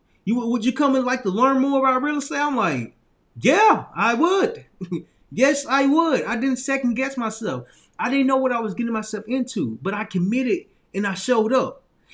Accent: Little Rock, Arkansas, United States; I'm from Little Rock, Arkansas. I'm from a small town. So I'm used to speaking in a way where I was speaking, right? I still got the Southern in me

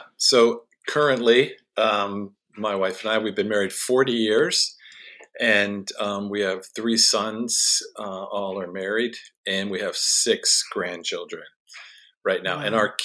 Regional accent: Washington, District of Columbia, United States; And so I'm from Washington, D.C., That's where I grew up.

